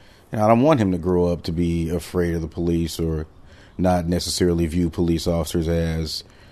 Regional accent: Oakland, California, United States; Like every other black kid growing up in Oakland, you feared them because that fear of cop is just inbred in you from day one.

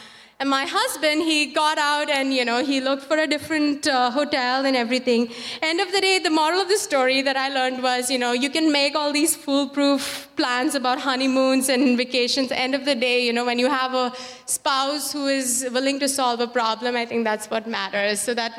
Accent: Wisconsin, United States; So I was like, first of all, I'm from Wisconsin. I know cold when I feel it.

